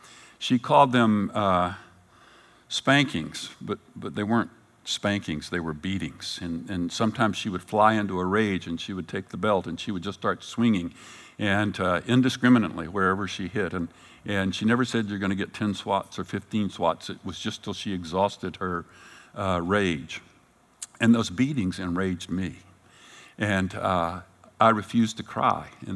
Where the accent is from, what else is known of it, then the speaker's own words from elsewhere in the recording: Fort Worth, Texas, United States; when I was a little boy in Texas, growing up in Fort Worth, Texas